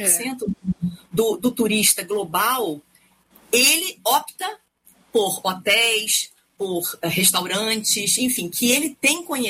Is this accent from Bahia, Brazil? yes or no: no; Rio de Janeiro, Brazil; Eu venho do Rio também, então tem essa questão da segurança, né